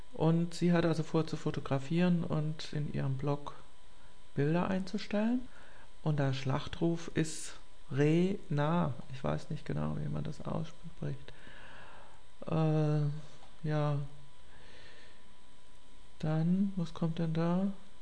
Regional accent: Frankfurt, Hesse, Germany; ich habe ja lange Jahrzehnte am Fastnachtsdienstag als Frankfurter immer frei gehabt

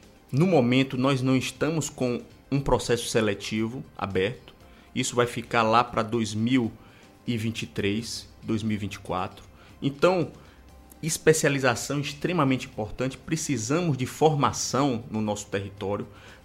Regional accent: Itabuna, Bahia, Brazil; Eu lembro da minha infância que em Itabuna teve uma vez uma boneca gigante, né?

